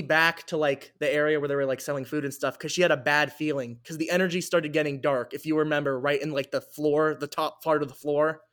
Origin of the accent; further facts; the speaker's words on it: California, United States; Because I grew up in the Bay Area.